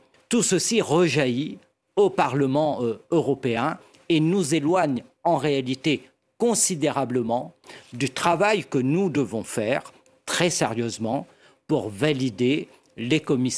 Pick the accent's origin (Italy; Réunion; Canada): Réunion; Je suis très inquiet en tant que réunionnais